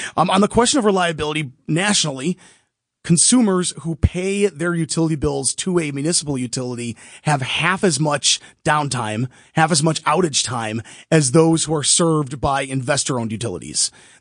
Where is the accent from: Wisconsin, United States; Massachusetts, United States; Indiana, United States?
Wisconsin, United States; Jefferson; I grew up in Jefferson, Wisconsin, great town.